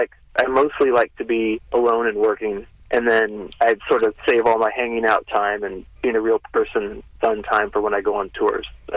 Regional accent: West Coast, United States; now in Kansas, United States; I think growing up on the West Coast, going to the Midwest for the first time was a big revelation for me.

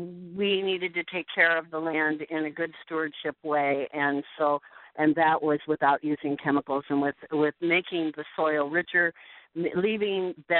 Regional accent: Atlantic, Iowa, United States; I grew up in Atlantic and left, never thought I'd live in Iowa, and came back to Iowa in 1975.

